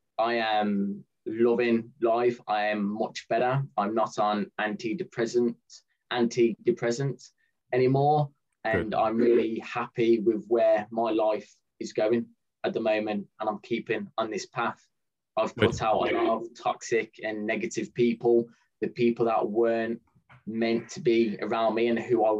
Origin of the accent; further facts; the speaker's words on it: Tamworth, West Midlands, United Kingdom; So I'm originally from Tamworth. It's a small town outside of Birmingham in the United Kingdom.